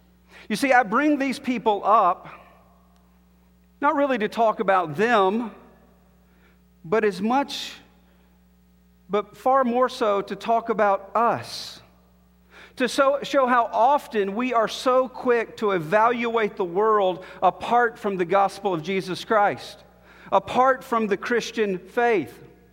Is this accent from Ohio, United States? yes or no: no; Alabama, United States; You know, I grew up in Alabama, and Alabama-Auburn is a rivalry like no other.